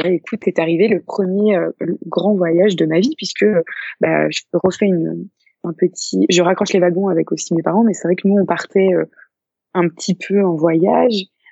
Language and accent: French; Auray, Brittany, France; now in Bordeaux, France; moi, je suis originaire du côté de Vlaine, de Auray précisément, dans le Morbihan. Donc je suis vraiment bretonne pure blanche, même si bah, maintenant j'ai migré à Bordeaux depuis 10 ans.